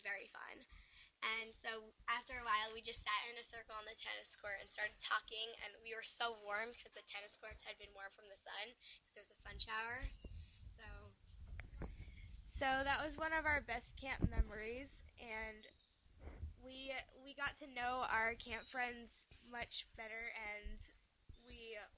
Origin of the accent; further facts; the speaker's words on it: London, United Kingdom; from London, England